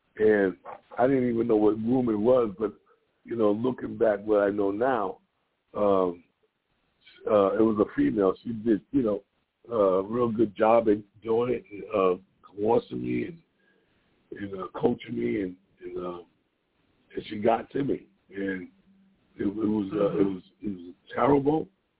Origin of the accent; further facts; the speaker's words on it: Boston, Massachusetts, United States; moved away as an adult; I was born in Boston, Massachusetts, back in the day in 1960. And I grew up there, and I finally left there after having, I had a couple of children.